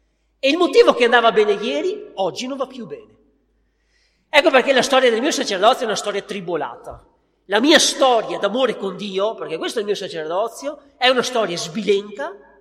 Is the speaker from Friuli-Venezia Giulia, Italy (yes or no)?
no; Veneto, Italy; io sono orgoglioso di essere veneto